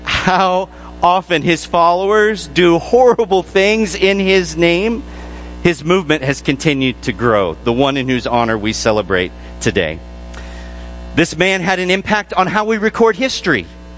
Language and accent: English; Illinois, United States; now in Wisconsin; I grew up in Illinois and now live in Wisconsin.